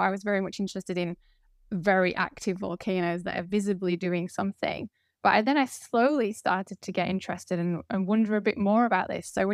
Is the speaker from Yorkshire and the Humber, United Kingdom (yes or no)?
yes; Yorkshire and the Humber, United Kingdom; I'm originally from South Yorkshire in the UK